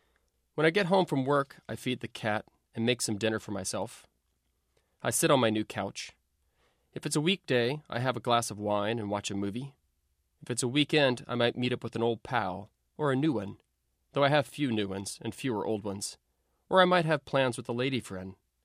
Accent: the South, United States; now in San Francisco, United States; I grew up in the South, but made my home here in San Francisco for what are called lifestyle reasons.

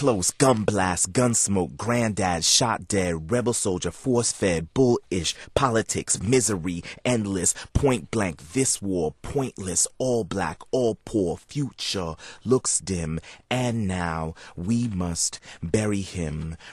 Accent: New York, United States; I'm the first generation born here in the United States. I grew up in New York.

